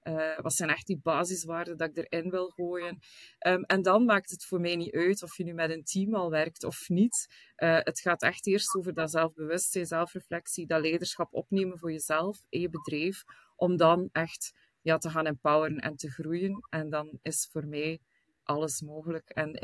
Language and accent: Dutch; Belgium; Als Belg.